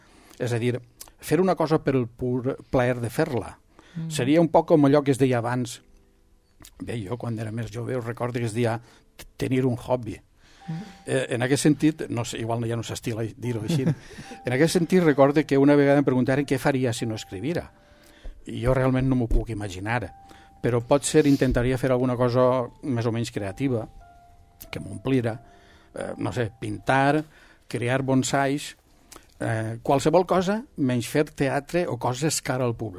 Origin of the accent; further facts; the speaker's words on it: Rafelguaraf, Valencian Community, Spain; born there; havia d'escriure un llibre sobre la història del meu poble de naixença.